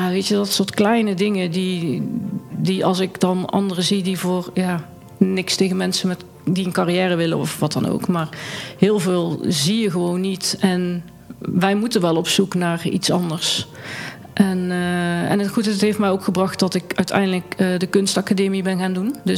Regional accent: Eindhoven, North Brabant, Netherlands; ik kom uit Eindhoven. Ik ben 52 jaar

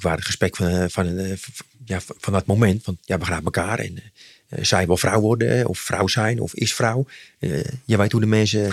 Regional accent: Zaandam, North Holland, Netherlands; born there; Want ik ben geboren in Zaandam.

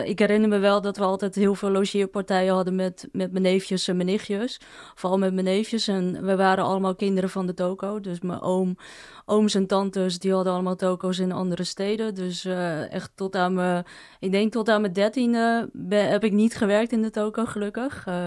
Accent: Alkmaar, North Holland, Netherlands; also born or lived in Amsterdam; En toen zijn we verhuisd van Amsterdam naar Alkmaar, zodat mijn vader en mijn moeder hun eerste toko konden openen. En we woonden daarboven.

